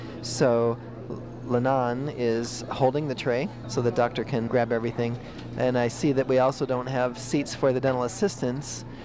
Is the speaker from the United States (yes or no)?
yes; Columbus, Ohio, United States; I'm from Columbus.